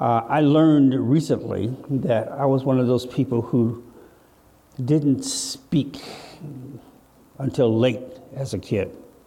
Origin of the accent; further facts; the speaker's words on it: Flint, Michigan, United States; I was born in Flint, Michigan, 1951. Raised in what was then a post-war industrial boom town.